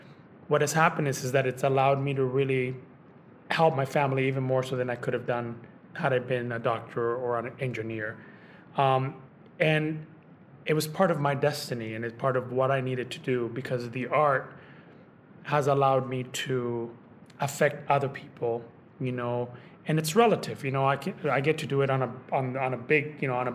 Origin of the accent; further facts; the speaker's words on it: Colombia; You know, I grew up in Colombia in a very, very poor town, and I'm an immigrant.